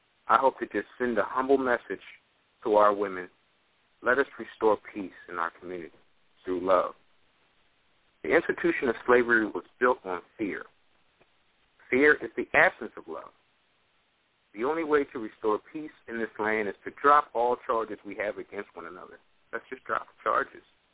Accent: United States; And we as Americans, we kind of, we may overlook that, the importance of our significance on the earth. And as American citizens, I think sometimes we overlook the significance of our importance as citizens in this land, as citizens of the world.

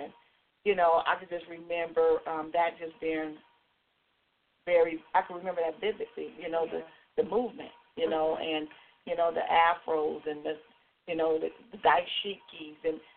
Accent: Los Angeles, California, United States; And I grew up in a time, and I grew up in South Central as a young girl. And so I grew up with the Watts riot

